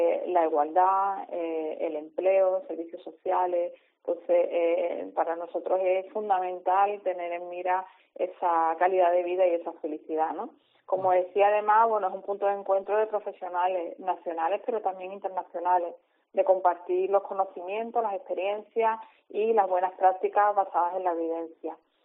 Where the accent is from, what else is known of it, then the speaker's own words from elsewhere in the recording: Cádiz, Andalusia, Spain; que somos gaditanas, que trabajamos aquí, vivimos aquí